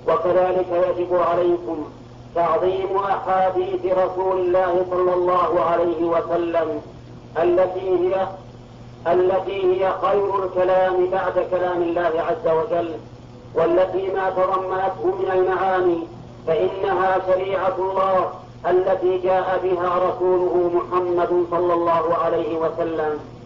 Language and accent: Arabic; Saudi Arabia; وإن كل صحيفة عندنا في السعودية، كل صحيفة تبتدئ بسم الله الرحمن الرحيم